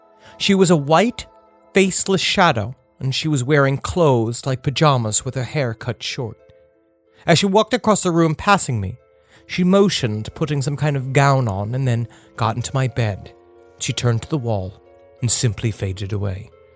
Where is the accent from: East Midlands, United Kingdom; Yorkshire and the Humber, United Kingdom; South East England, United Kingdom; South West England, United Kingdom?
South East England, United Kingdom; Kennington; I'm from England, and the house I grew up in was built after WW2 in an ancient parish of Kent called Kennington, or as it was named during the Saxon era, Sinington.